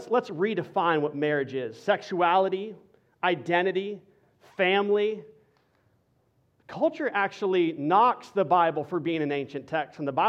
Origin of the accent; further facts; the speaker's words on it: Texas, United States; And, man, I'm a Texan through and through. I ain't like you Californians, all right? Like, I didn't grow up around that kind of water.